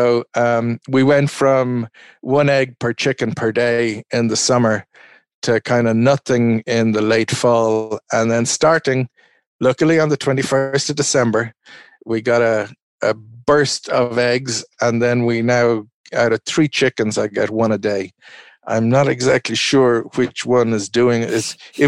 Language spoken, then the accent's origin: English; Ireland; I'm an Irishman